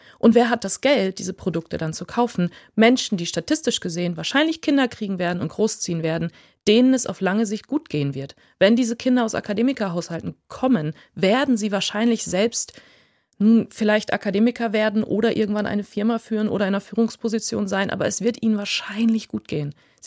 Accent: Germany; accent: Low German; first language Low German; dass ich natürlich als weiße Frau, als christlich sozialisierter Mensch mit wenig Akzent aufgrund meiner Muttersprache, also das Plodeutsche, da nicht so viel Pech hatte

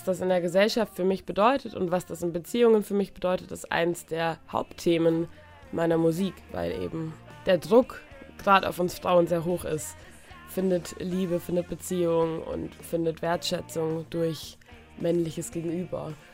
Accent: Hamburg, Germany; Ich komme aus Hamburg.

